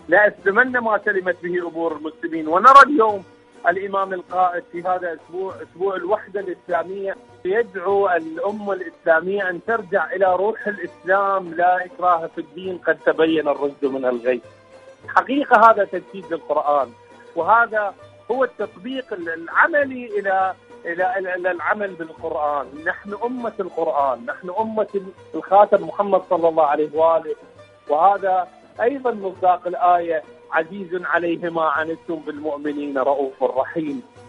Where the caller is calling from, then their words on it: Iraq; من العراق، شكرا جزيلا لكم